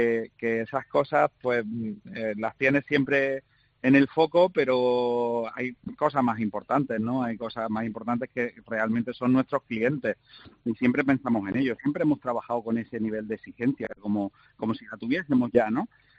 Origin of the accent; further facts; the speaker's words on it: Córdoba, Andalusia, Spain; también para el sur y para Córdoba, que siempre nos tenían un poco olvidados.